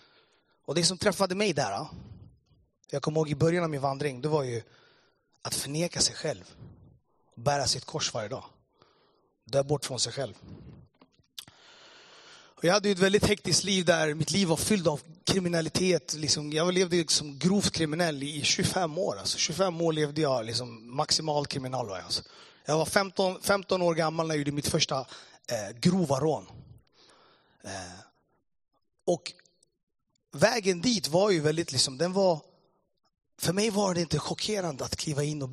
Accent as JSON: {"language": "Swedish", "region": "Addis Ababa", "country": "Ethiopia", "tie": "born or raised there", "second_language": "Swedish", "lives_now": "Sweden", "said": "Men jag är från Etiopien, Eritrea. Växte upp. Uppfödd i Addis Abeba. Föddes i katastrofata inbördeskriget som varade i 30 år."}